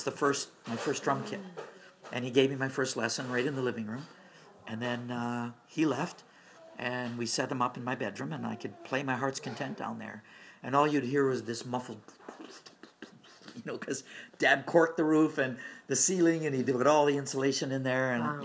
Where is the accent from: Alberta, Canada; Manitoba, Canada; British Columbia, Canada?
British Columbia, Canada; Vancouver; also born or lived in Surrey; as we grew up in Surrey, where we started first, and then we moved to South Vancouver during my grade 6 year, because it was too far for Dad to commute to work now.